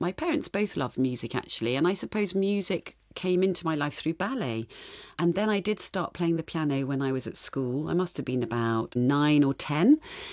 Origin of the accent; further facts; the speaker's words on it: Farnborough, South East England, United Kingdom; I grew up in Farnborough in Kent, and I went to school in Sevenoaks. I'm one of three children.